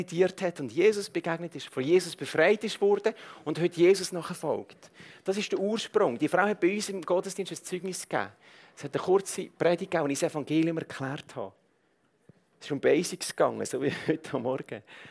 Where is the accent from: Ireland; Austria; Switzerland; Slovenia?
Switzerland; dass das Leben eben nicht das ist, was wir manchmal das Gefühl haben, so als Schweizer.